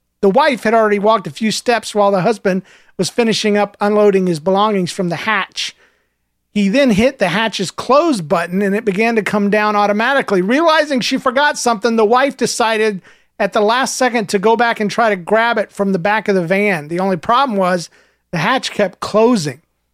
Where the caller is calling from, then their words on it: Wickenburg, Arizona, United States; from Wickenburg, Arizona here.